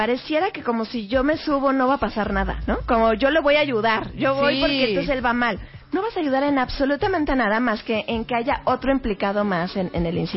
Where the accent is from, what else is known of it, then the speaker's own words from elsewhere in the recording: Mexico; somos mexicanos, nos encanta la fiesta